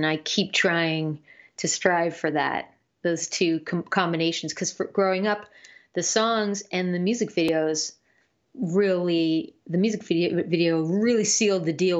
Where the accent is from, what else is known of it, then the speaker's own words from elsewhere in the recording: Canada; And hopefully, definitely shows in my home country, Canada, next spring and hopefully into the summer.